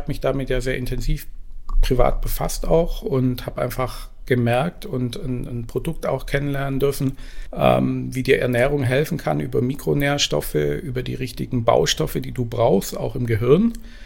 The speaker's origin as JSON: {"language": "German", "town": "Esslingen", "region": "Baden-Württemberg", "country": "Germany", "tie": "born or raised there", "also_born_or_lived": "Tübingen", "said": "Direkt Schwarzwälder nicht, aber es ist meine Wahlheimat geworden. Ich bin geboren in Tübingen und aufgewachsen in Esslingen, also eher im Schwabeländle."}